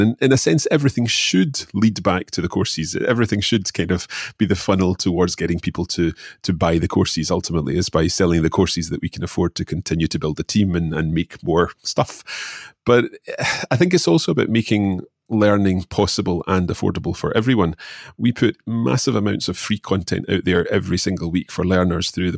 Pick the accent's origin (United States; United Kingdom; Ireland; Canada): United Kingdom; Scotland; accent: Scottish; anyone listening to this will undoubtedly have picked up my Scottish accent, and the Scottish accent can't be conveyed in a book or in a written piece of material.